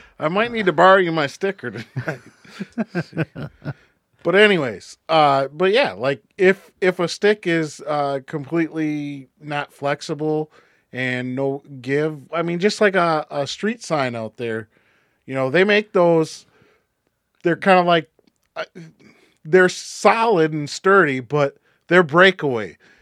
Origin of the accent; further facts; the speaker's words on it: Minneapolis, Minnesota, United States; I was poor guy from South Minneapolis.